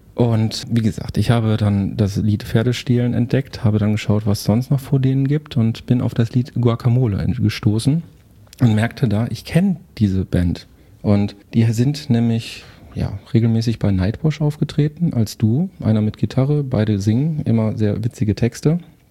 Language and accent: German; Herten, North Rhine-Westphalia, Germany; Meiner alten Heimatstadt.